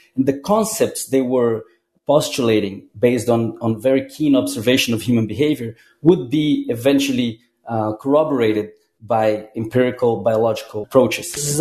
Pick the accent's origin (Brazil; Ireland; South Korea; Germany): Brazil; English is a second language; now in New York, United States; I'm coming from Brazil. You know, from the summer in Brazil, and I arrive in New York, and it's very dark and very cold